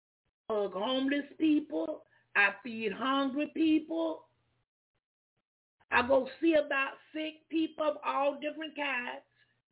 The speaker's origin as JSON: {"language": "English", "town": "Jacksonville", "region": "Florida", "country": "United States", "tie": "born or raised there", "said": "I'm telling people, I was raised up over on Beaver Street in Jacksonville, Florida."}